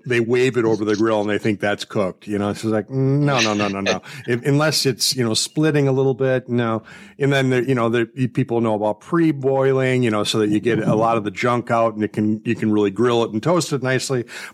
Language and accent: English; Milwaukee, Wisconsin, United States; Of course, I'm from Milwaukee.